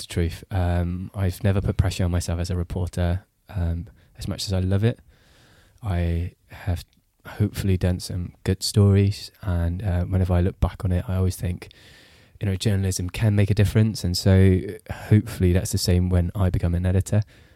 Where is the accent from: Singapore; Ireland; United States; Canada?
Singapore; now in United Kingdom; I grew up in Singapore